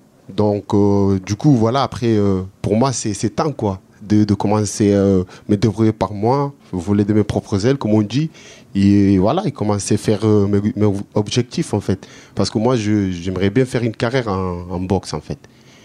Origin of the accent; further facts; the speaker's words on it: Andalusia, Spain; now in Toulon, France; De l'Espagne. Je viens de l'Espagne, en fait.